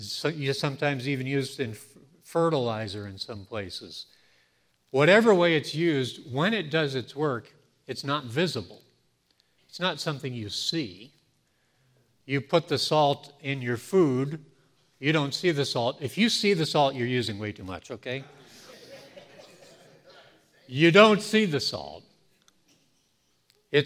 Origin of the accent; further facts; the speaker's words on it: Maine, United States; If I'm from Maine